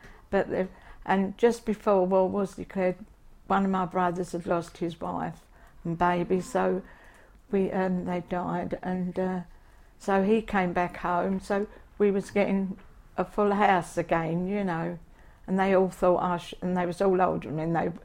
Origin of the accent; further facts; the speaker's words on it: Bermondsey, London, United Kingdom; born there; I was born in Bermondsey, in an old little old town, run down house in off a little turning called Arnold's Place at Dockhead. And I'm 83 now.